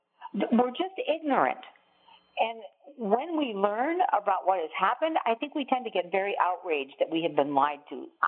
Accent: United States; I mean, I am an American.

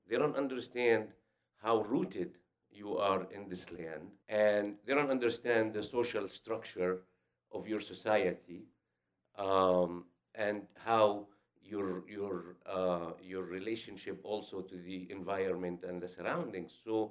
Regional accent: West Bank, Palestine; English is a second language; I'm a Palestinian. I was born in Palestine, raised in Palestine. I was born after 1967 occupation in a village in the West Bank, about 7 kilometers north of Jerusalem.

